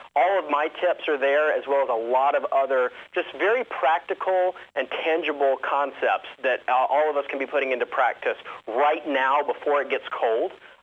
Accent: Atlanta, Georgia, United States; I mean, I'm from Atlanta, so I don't.

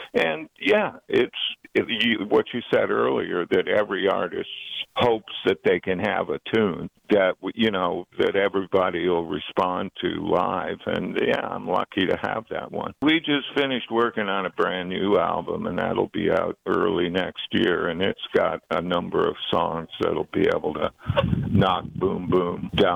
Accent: Ottawa, Ontario, Canada; I'm from Canada originally, and I was in Ottawa as a teenager, and I was about 13

